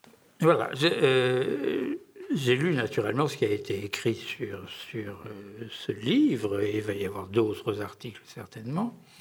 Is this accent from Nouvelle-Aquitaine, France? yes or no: yes; Bordeaux, Nouvelle-Aquitaine, France; est-ce que c'est parce que je suis bordelais que pour moi, bordelais, c'est pas un absolu inconnu